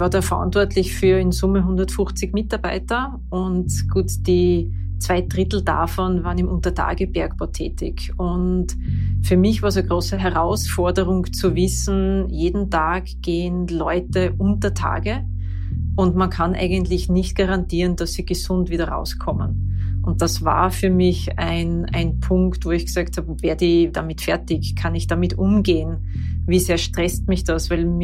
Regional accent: Vienna, Austria; born there; Also ich bin geboren in Wien, habe dann mich relativ bald nach meiner Schule entschieden, ich gehe auf die Montanuniversität in Leoben.

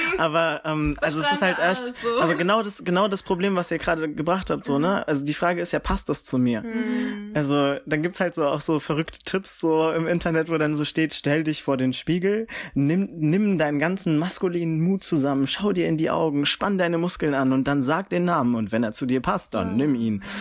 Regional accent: Frankfurt, Hesse, Germany; bei mir in Frankfurt, also ich komme ja aus Frankfurt

